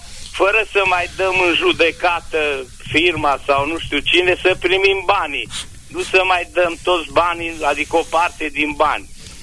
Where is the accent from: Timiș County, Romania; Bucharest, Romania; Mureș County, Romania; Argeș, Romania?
Mureș County, Romania; Ungheni; și sunt din Ungheni